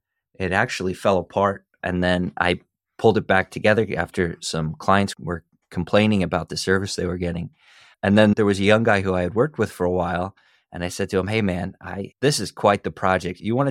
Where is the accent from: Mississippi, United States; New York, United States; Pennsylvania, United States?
Pennsylvania, United States; I grew up a punk kid in rural Pennsylvania.